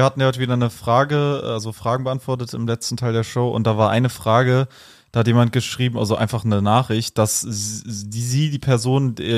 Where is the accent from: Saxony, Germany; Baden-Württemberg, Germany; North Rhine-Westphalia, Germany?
North Rhine-Westphalia, Germany; Cologne; ich komme ja aus Köln, ich bin hier viel gewesen